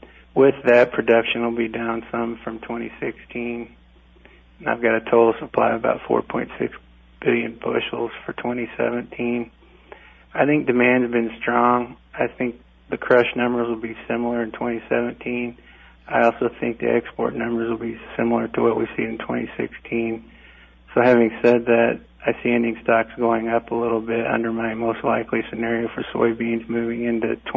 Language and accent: English; Missouri, United States; I did my PhD at Purdue. I grew up in Missouri. I'm happy to be here.